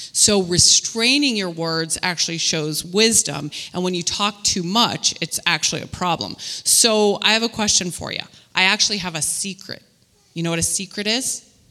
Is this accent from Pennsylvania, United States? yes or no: yes; Pittsburgh, Pennsylvania, United States; So I am from Pittsburgh, and I can say a lot really fast if I get going. So yeah, Pittsburgh.